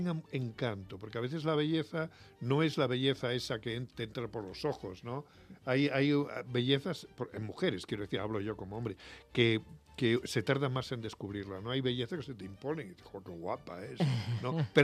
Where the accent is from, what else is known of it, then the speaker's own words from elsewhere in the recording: Alburquerque, Extremadura, Spain; la gente también es otra, no es la de mi infancia. De manera que digo, este es Alburquerque, este es mi pueblo, sí, pero no.